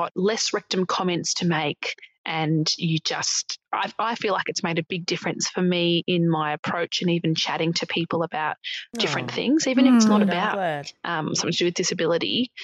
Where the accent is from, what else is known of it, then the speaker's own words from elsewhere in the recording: Melbourne, Victoria, Australia; I'm from Melbourne.